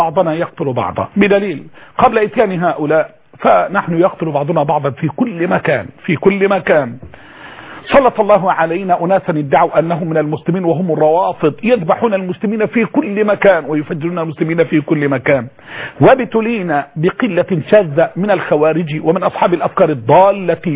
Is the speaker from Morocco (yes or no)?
no; Egypt; بل هناك عندنا في مصر في بعض الأماكن التي همشت عمدا لسنوات كثيرة